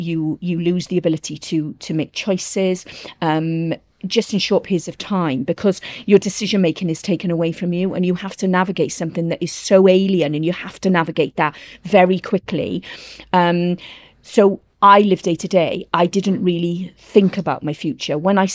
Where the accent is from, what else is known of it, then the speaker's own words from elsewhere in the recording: Wales, United Kingdom; and I'm Welsh, and there is a Welsh word, hiraeth